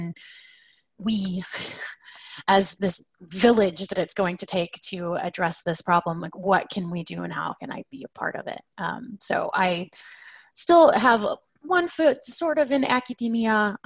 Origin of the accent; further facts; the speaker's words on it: Oklahoma, United States; not Uyghur myself. I was born and raised in Oklahoma in a tiny rural town, actually.